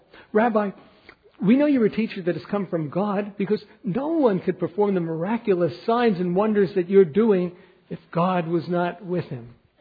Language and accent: English; New York, United States; When I was growing up in the Bronx, you were not to do work on the Sabbath.